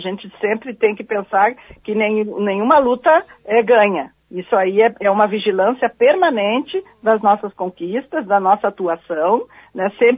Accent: Cachoeira do Sul, Rio Grande do Sul, Brazil; Sim, eu sou de Cachoeira. Eu comecei na infância, assim, já lá por volta dos 9, 10 anos, dançando em invernada da escola.

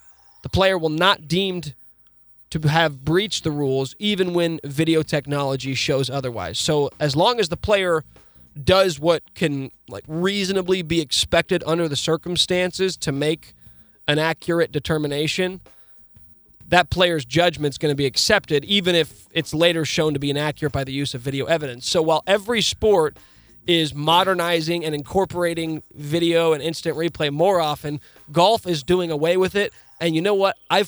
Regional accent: Topeka, Kansas, United States; I grew up in Topeka, and I had a handful of friends who lived in trailers

